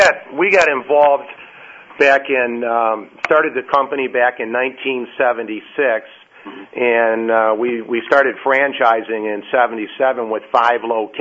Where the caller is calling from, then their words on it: Northville, Michigan, United States; I'm calling from Northville, Michigan. That's where our headquarters is.